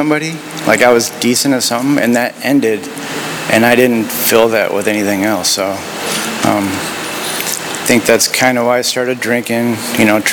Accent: Indiana, United States; My story, I grew up in Indiana. Just, I don't know, farms and Amish buggies and baseball.

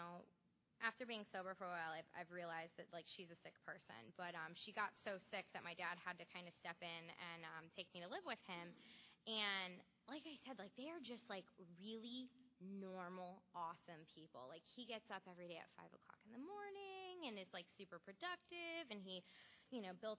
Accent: Albuquerque, New Mexico, United States; born there; So I was born in Albuquerque, New Mexico, lived there for like a couple of years, nothing to like develop memories or anything like that.

